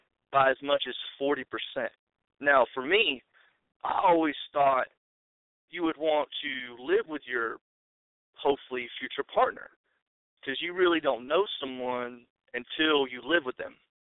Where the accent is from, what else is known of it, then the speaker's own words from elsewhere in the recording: Valley, Alabama, United States; Hey, Frank. … I'm from Valley, Alabama.